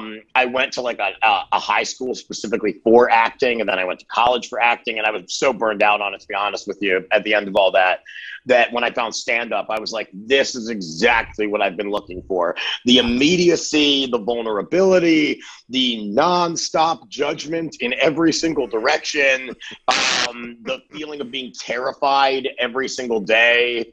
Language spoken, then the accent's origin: English; Baltimore, Maryland, United States; I grew up in Baltimore, you know, had older sister, younger brother, my parents divorced when I was early.